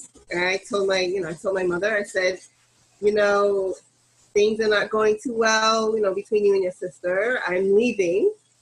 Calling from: Compton Dundon, South West England, United Kingdom; So right now I'm calling in from Compton Dundon, which is in the UK, and it's 5 miles from Glastonbury.

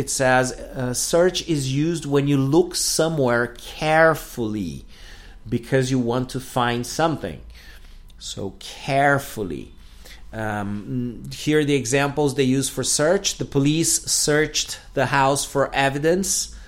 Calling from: Porto Alegre, Rio Grande do Sul, Brazil; English is a second language

